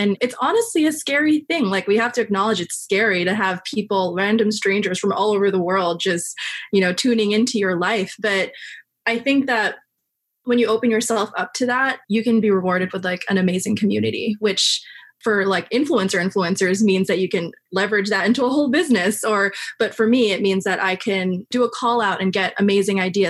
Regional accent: Queens, New York, United States; I just remember like the only reason why I was able to compete with people was because I grew up in Queens and I could commute into the city an hour and a half.

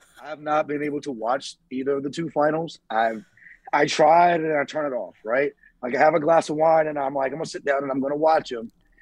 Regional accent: the South, United States; I mean, I grew up in the South eating chitlins and pig

